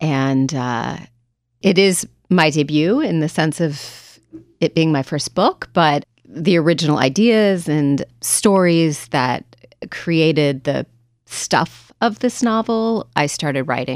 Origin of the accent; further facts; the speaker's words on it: Sacramento, California, United States; I come from Sacramento, California.